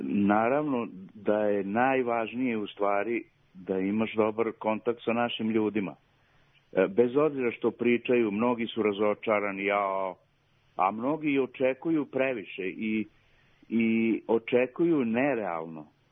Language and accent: Serbian; Serbia; now in United States; Ja sam Srbin, pravoslavac iz Srbije, koji živi u Americi.